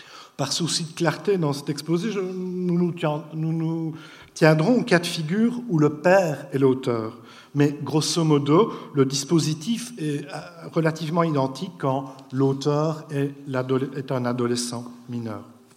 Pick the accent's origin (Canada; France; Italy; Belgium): Belgium; je suis psychologue de formation. Et comme vous devez sans doute l'entendre à mon accent, je viens de Belgique.